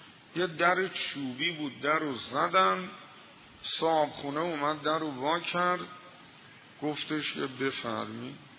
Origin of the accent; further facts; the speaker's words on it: Tabriz, East Azerbaijan, Iran; سال 1370 اتفاقی من از تبریز اومدم زیارت حضرت رضا